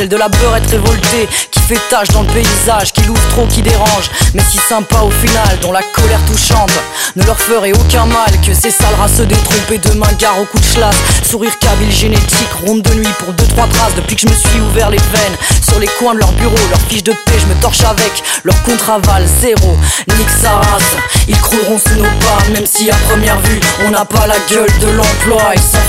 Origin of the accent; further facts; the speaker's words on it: Lausanne, Vaud, Switzerland; j'ai 30 ans. Je viens de Lausanne, je travaille à Genève